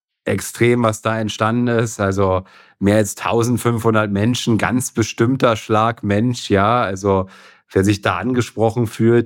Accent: Berlin, Germany; Also ich komme ja aus Berlin, ne.

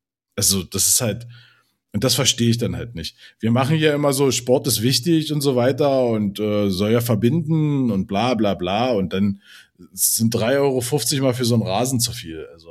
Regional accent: Brandenburg, Germany; Also ich bin ja Brandenburger, ich kann es ja sagen, also das Bundesland hat nicht viel.

